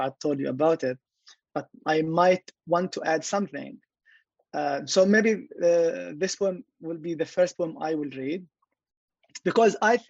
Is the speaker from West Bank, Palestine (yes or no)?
no; Beit Lahia, Gaza Strip, Palestine; English is a second language; also born or lived in Ash-Shati refugee camp; I was born in Ash-Shati refugee camp in 1992. I lived the first years of my life in the refugee camp, and then we moved to Beit Lahia, which is a rural town in the north of Gaza.